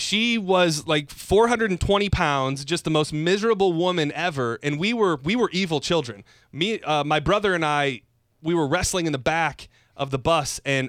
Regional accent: Lapeer, Michigan, United States; I mean, I rode the bus in a very small town. I grew up in Lapeer, Michigan.

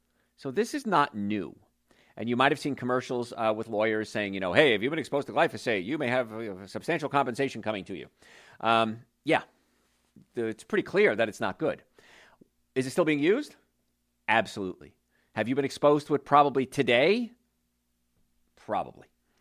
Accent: New Jersey, United States; And I grew up in New Jersey. I grew up in a place called the Cancer Belt. Isn't that a fun place to live?

